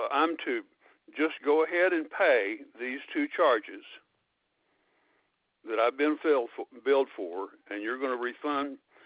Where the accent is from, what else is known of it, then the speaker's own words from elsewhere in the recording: Arkansas, United States; I'm an Arkansas boy.